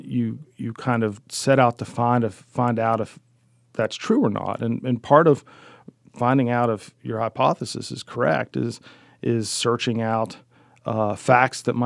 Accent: Keyser, West Virginia, United States; also born or lived in Piedmont; My family is from Piedmont in Mineral County, West Virginia. Like a lot of places, when I was a kid, the schools in Piedmont closed. So we moved to Keyser, and so I spent the rest of my youth in Keyser

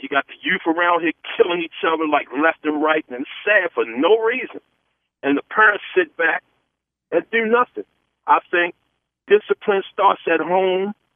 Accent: Maryland, United States; I grew up in Reservoir Hill area. I'm 60 years old.

